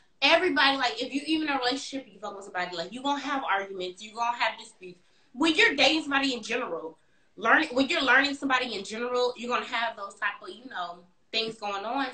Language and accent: English; Florida, United States; Hold on, I'm from Florida.